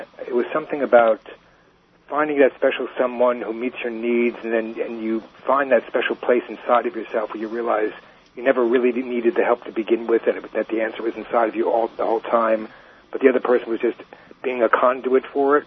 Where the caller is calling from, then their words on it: New York, United States; I'm calling from Long Island. It seems like the longest island of them all.